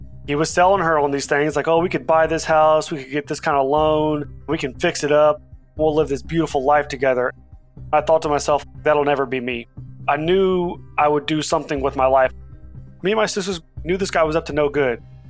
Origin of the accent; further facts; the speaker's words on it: Lima, Ohio, United States; I was born and raised in Lima, Ohio, which is Northwest Ohio. There's nothing but corn fields up there.